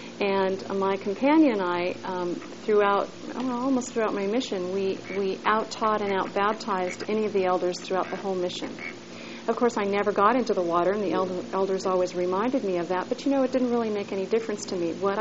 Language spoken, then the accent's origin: English; United States; I as American, probably know more about Canada than most Americans do, just because my father had a business there.